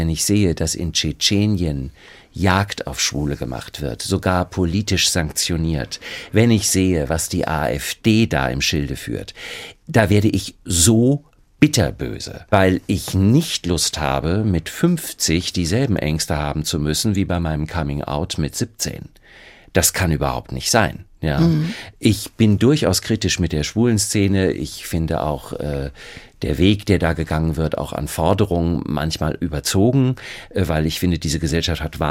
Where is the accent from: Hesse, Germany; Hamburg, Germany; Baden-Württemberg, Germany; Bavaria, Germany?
Hesse, Germany; Frankfurt; Da habe ich schon gedacht, Eulen nach Athen tragen als Frankfurter Berlinisch in Berlin Premiere.